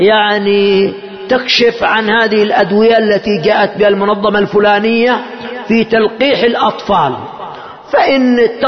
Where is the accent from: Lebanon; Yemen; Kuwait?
Yemen; عندنا في اليمن، عندنا في اليمن